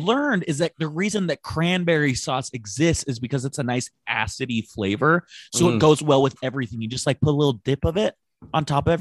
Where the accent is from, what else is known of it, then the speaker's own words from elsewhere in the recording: Hawaii, United States; I feel like being Hawaiian, it's like a little bit later.